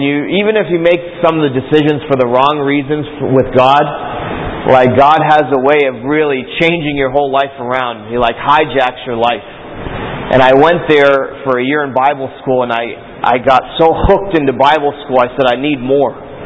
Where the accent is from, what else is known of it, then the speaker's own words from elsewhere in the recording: Baltimore, Maryland, United States; But one thing that, and I grew up in Baltimore. I went to the Christian school, the Greater Grace Christian Academy.